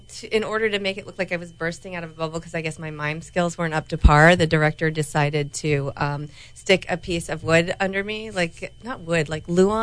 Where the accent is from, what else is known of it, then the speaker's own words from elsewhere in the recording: Lawrence, Kansas, United States; now in Los Angeles, United States; I'm from Lawrence, Kansas.